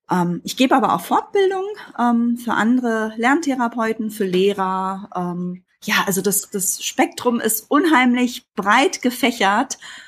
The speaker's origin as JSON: {"language": "German", "region": "Berlin", "country": "Germany", "tie": "born there", "said": "Ich bin gebürtige Berlinerin, war nach dem Abi ein Jahr in London"}